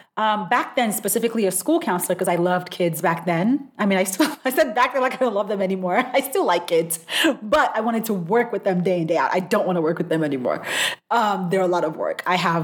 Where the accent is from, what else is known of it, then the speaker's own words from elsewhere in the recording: Nigeria; So I'm originally Nigerian. So during that year, I went back home to Nigeria.